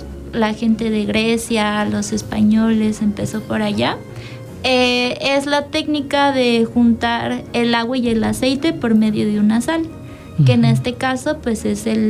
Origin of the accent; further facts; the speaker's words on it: Mexico City, Mexico; born there; now in Cuernavaca, Mexico; Pues desde, o sea, ya vivíamos aquí en Cuernavaca, uh-huh. Pero nací en Ciudad de México, los 31 años que tengo.